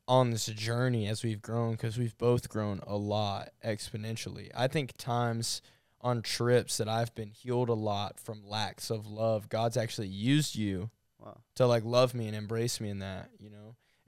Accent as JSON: {"language": "English", "region": "Georgia", "country": "United States", "said": "In Atlanta. I'm from Georgia."}